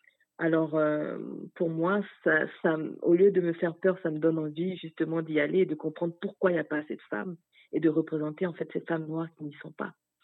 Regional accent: Côte d’Ivoire; also born or lived in France; now in Prince Edward Island, Canada; Je suis née en France. J'ai grandi en Côte d'Ivoire. Après, je suis retournée en France où j'ai étudié, où j'ai été à l'université. Puis, je suis arrivée ici à l'Île-du-Prince-Édouard.

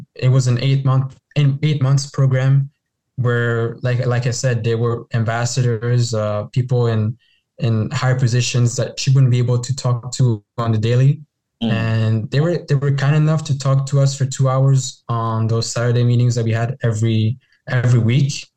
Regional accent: Brussels, Brussels-Capital Region, Belgium; English is a second language; now in Canada; I'm from Burundian heritage. I wasn't born there. I was born in Belgium, Brussels, Belgium, where I spent the majority of my childhood. And then in 2014, me and my family moved to Canada.

